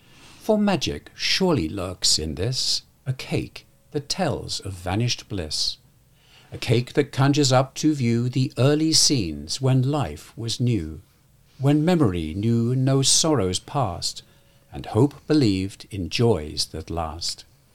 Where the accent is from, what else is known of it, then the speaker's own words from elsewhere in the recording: England, United Kingdom; When I grew up in England, of course, Boxing Day to us was just, you know, the day after Christmas.